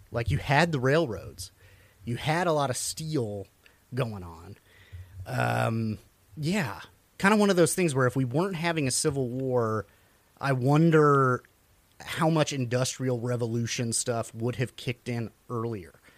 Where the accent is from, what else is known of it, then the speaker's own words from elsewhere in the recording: Missouri, United States; growing up in Missouri, we were, if we were below the Mason-Dixon, you were Confederate. Above it, they were the Northerners. And so I grew up in Southwest Missouri.